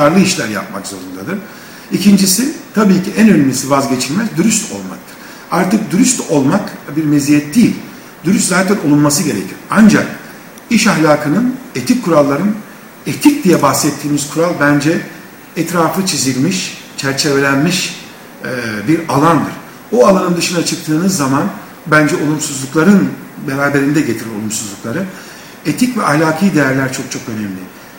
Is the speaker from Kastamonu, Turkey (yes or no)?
yes; İnebolu, Kastamonu, Turkey; born there; 1957 İnebolu doğumluyum.